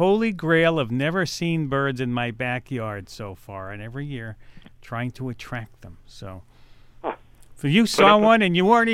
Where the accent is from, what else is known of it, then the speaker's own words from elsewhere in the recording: New York, United States; And being a New Yorker, I set up a bird feeder, and I thought there were just pigeons and sparrows around here.